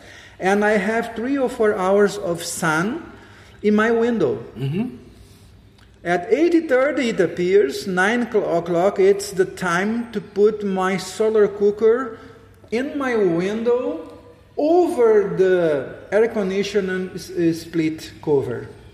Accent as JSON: {"language": "English", "region": "South Region", "country": "Brazil", "tie": "born there", "second_language": "English", "said": "But unfortunately, I was born in South Brazil. But even in South Brazil, I have our summer is so hot."}